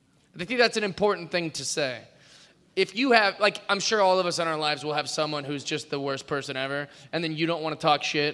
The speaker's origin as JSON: {"language": "English", "town": "Spokane", "region": "Washington", "country": "United States", "tie": "born there", "said": "I was. I was born in Spokane, Washington."}